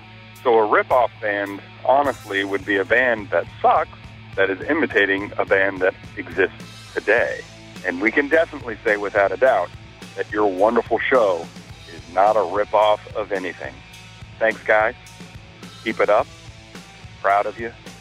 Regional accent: Austin, Texas, United States; I'm from Austin, Texas. Some say it's the music capital of the world.

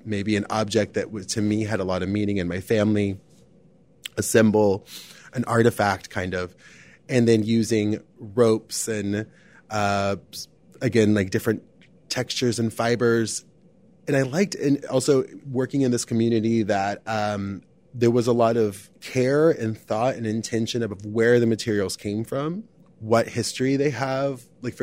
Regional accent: Arizona, United States; now in Chicago, United States; I've been in Chicago for 16 years, most of my life, but I'm originally from Arizona, very close to the Mexican border, a really small town.

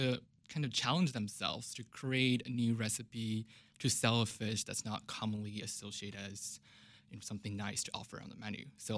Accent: China; I grew up in China

